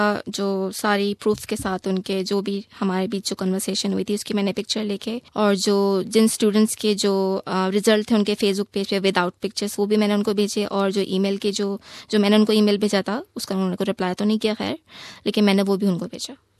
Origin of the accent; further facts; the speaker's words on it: Pakistan; میں نے کہا میں پاکستان سے ہوں۔